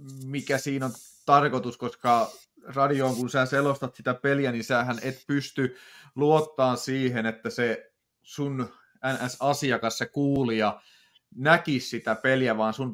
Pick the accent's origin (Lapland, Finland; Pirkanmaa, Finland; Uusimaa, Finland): Pirkanmaa, Finland; Tampere; mä oon Hervannasta ja siitä huolimatta mä oon Tappara ihmisiä